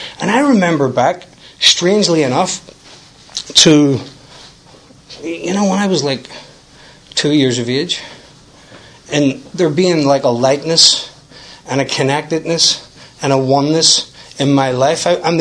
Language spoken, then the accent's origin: English; Belfast, Northern Ireland, United Kingdom; now in United States; I grew up in West Belfast. You know, you probably figured out already, I'm not from around here, you know. I'm not from this zip code, and there's geographics in my story, you know.